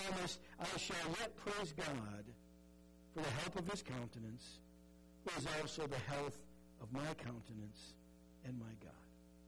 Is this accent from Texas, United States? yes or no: no; Minnesota, United States; Now, as most of you know, Becky and I grew up in Minnesota.